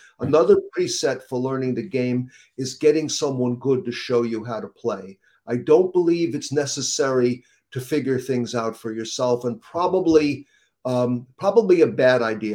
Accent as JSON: {"language": "English", "town": "Wantagh", "region": "New York", "country": "United States", "tie": "born or raised there", "said": "So I grew up in Wantagh."}